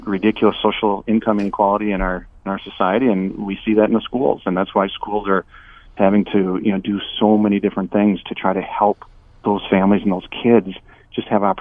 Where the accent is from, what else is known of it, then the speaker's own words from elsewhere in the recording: Lewiston, United States; I go back to when I was, growing up in Lewiston, and I think our fee for sports was like $10.